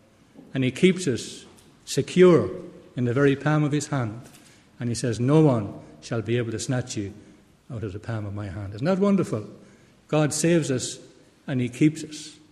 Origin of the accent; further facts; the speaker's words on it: Munster, Ireland; accent: Tipperary; if you can't understand my Tipperary brogue, my Tipperary accent, it's a pity, because it's a real heavenly language